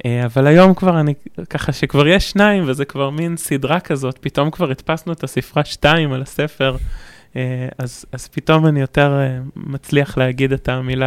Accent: Hod HaSharon, Central District, Israel; אני נולדתי בהוד השרון, וגדלתי בהוד השרון כל החיים

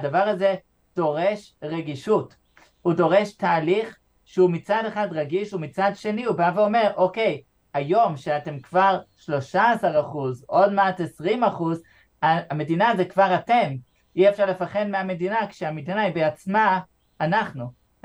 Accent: London, United Kingdom; now in Israel; אני מלונדון.

